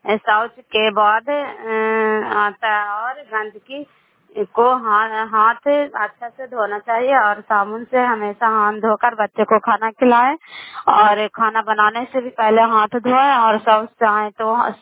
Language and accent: Hindi; Bihar, India; नालंदा जिला कराए ब्लॉक की निवासी हूँ।